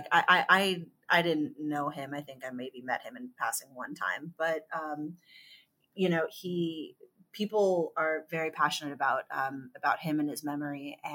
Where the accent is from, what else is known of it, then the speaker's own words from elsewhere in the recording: San Ramon, California, United States; I grew up in San Ramon, which is in Contra Costa County. Super fun.